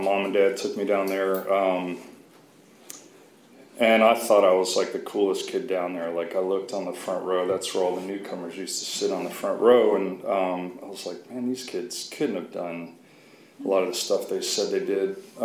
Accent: Ohio, United States; So I grew up in Ohio. I was a kid, like, you know, kind of beaver cleaver family.

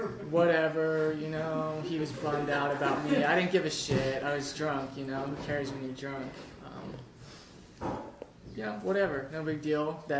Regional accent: Berkeley, California, United States; I grew up in Berkeley. I grew up in Berkeley, you know, and it sucked.

